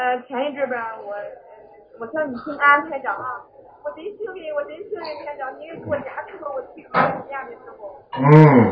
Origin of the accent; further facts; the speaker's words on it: Baoding, Hebei, China; 放在我家是保定的